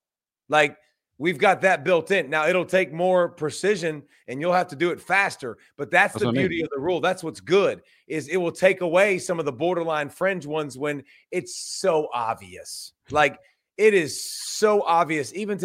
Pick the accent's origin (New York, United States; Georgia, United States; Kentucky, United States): Georgia, United States; So we watched as a Falcons fan because we're from Georgia